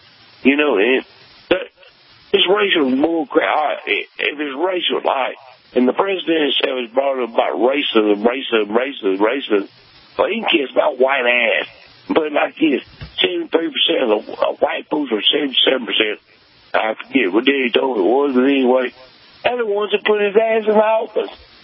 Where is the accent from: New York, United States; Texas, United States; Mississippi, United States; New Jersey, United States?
Mississippi, United States; Even I'm from Mississippi.